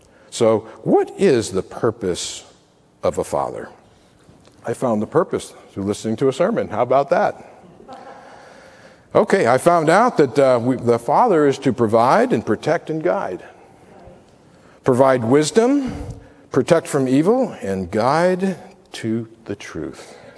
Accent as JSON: {"language": "English", "region": "Virginia", "country": "United States", "tie": "born or raised there", "said": "What if it's a snake or copperheads where I grew up in Virginia? There's lots of those around."}